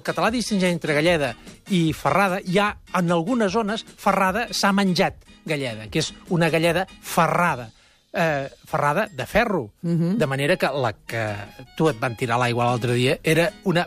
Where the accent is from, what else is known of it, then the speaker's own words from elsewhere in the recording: Palma, Balearic Islands, Spain; Som de Palma, de Mallorca. Som de Palma.